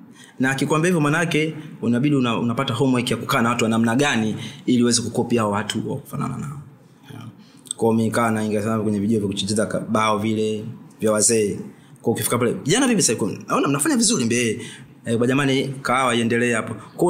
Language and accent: Swahili; Tanzania; tumetoka East Africa Tanzania